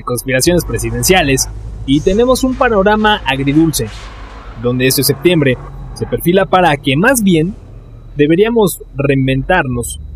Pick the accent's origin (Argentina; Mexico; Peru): Mexico; Como mexicanos debemos apoyarnos.